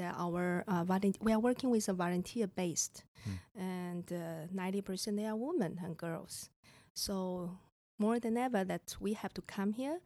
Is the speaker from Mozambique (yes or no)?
yes; Mozambique; I come from Mozambique.